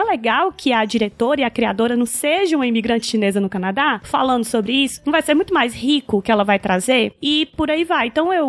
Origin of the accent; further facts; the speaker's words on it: Northeast Region, Brazil; Eu sou mulher, eu sou branca, eu sou nordestina, eu venho da classe trabalhadora